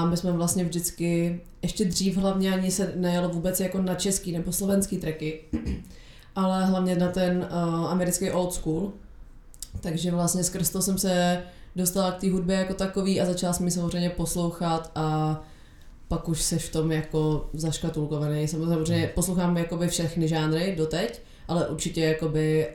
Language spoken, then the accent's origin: Czech; Hradec Králové, Hradec Králové Region, Czechia; now in Prague, Czech Republic; já jsem z Hradce Králové, takže tam jsem tancovala v Energy 49, pak v T-Bassu, pak ve Steels a pak jsem se přestěhovala do Prahy